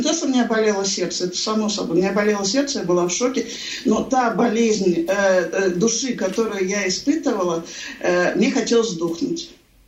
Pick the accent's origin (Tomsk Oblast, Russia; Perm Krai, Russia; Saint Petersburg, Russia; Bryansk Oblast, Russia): Saint Petersburg, Russia; я из Петербурга